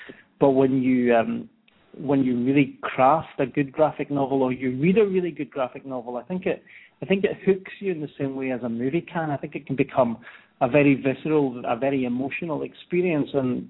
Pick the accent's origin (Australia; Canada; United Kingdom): United Kingdom; Glasgow, Scotland; moved away as an adult; now in United States; So I'm from Glasgow in Scotland, and I worked in theatre. For about 15 years over there